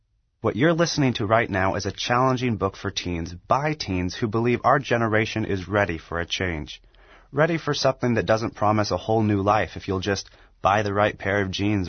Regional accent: Oregon, United States; We're 19-year-old twin brothers, born and raised in Oregon, taught at home by our parents, and striving to follow Christ as best we can.

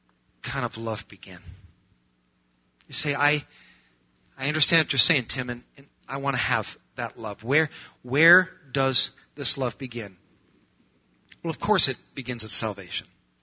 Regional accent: Wisconsin, United States; I'm an American from Wisconsin, you know, got my cheese and God, all right, Packers.

